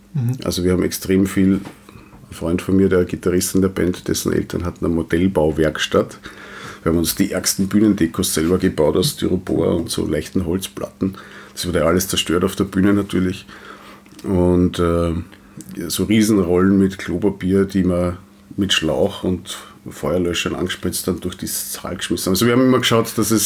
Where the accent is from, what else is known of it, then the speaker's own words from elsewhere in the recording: Wiener Neustadt, Lower Austria, Austria; so wie der Lungenarzt auch in Wiener Neustadt, wo ich herkomme.